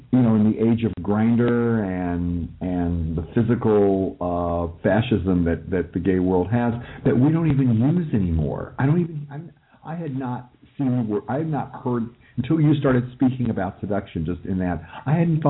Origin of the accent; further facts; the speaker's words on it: Kansas, United States; aunties, which we would call them aunties in the Midwest, I'm from Kansas.